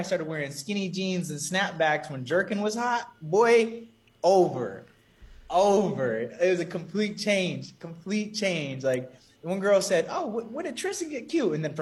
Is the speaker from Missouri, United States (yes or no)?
no; California, United States; born and raised in California.